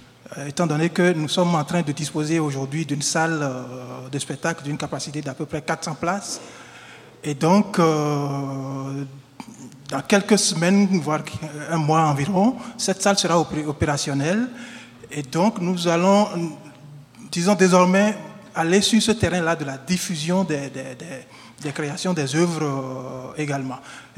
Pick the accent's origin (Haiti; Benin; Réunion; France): Benin; au moins chez nous au Bénin, nous les artistes constitués en association